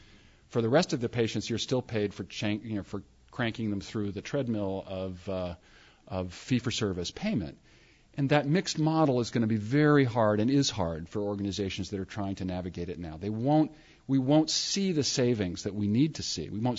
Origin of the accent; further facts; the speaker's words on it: Vermont, United States; maybe it's only because I'm from Vermont and we have relatively lousy land for grazing